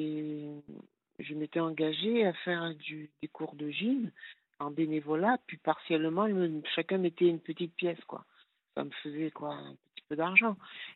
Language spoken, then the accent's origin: French; Avignon, Provence-Alpes-Côte d'Azur, France; Et je suis d'Avignon, j'ai fait à peu près, on va dire, 10-12 kilomètres